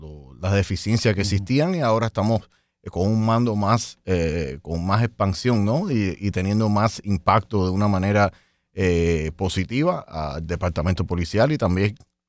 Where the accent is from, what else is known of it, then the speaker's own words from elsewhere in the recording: Hialeah, Florida, United States; also born or lived in Cuba; Vine a Miami-Dade, me crié en Miami-Dade, soy de Hialeah, nací en Cuba, pero criado en Hialeah, en todas las escuelas públicas ahí, estudié aquí en Miami también, en Barry University